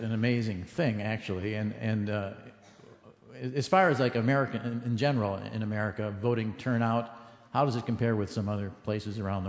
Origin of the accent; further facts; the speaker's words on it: Wisconsin, United States; You realize I'm from Wisconsin.